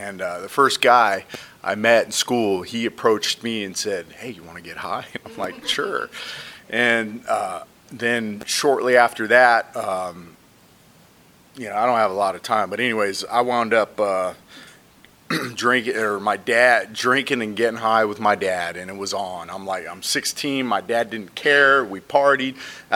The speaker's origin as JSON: {"language": "English", "region": "Ontario", "country": "Canada", "tie": "born or raised there", "also_born_or_lived": "New York, United States", "said": "I grew up in Ontario. I was born in New York, raised in Ontario till I was like 11."}